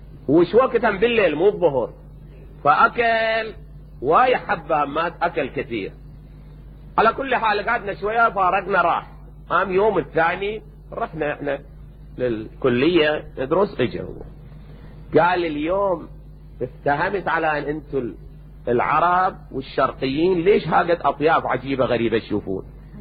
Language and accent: Arabic; Najaf, Najaf Governorate, Iraq; بس أنا من النجف لكن ما أذكر كلتنا إلى الآن